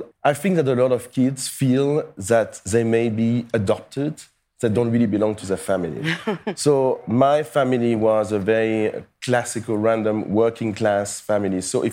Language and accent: English; Paris, Île-de-France, France; I was born and raised in Paris.